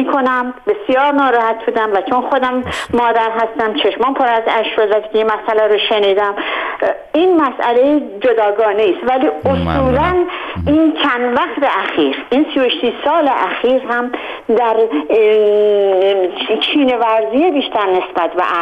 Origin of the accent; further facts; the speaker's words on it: Ahvaz, Khuzestan, Iran; من خودم خوزستانی هستم و تمام تا 18-19 سالگی در اهواز بزرگ شدم و تابستون ها ما برای فرار از گرمای خوزستان به تهران میومدیم